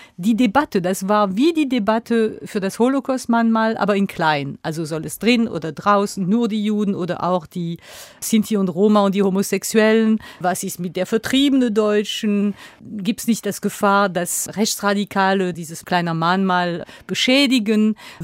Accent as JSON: {"language": "German", "town": "Strasbourg", "region": "Grand Est", "country": "France", "tie": "born or raised there", "lives_now": "Berlin, Germany", "said": "Also Paris ist intakt, meine Heimatstadt Straßburg ist intakt."}